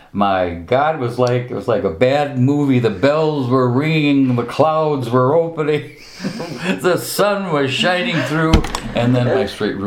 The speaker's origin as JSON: {"language": "English", "town": "Wabasha", "region": "Minnesota", "country": "United States", "tie": "born or raised there", "said": "when that creepy man from Wabasha was hounding me all the time from my hometown."}